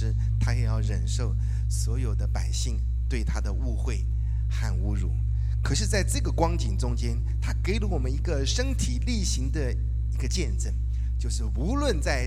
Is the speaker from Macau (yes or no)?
no; Taiwan; 来到这里好高兴啊，因为我就是南部人，所以对南部的阳光啊非常的期盼因为北部呢常常就是阴雨的这样